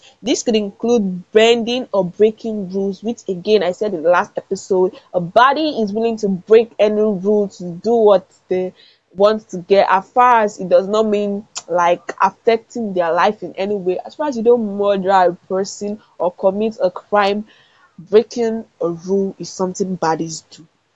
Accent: Nigeria; Like now, as a Nigerian, what is going to label me as bad as a student?

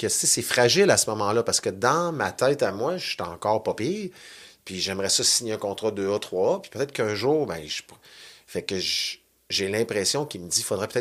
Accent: Val-d'Or, Quebec, Canada; mais moi, je viens de l'Abitibi, Val-d'Or.

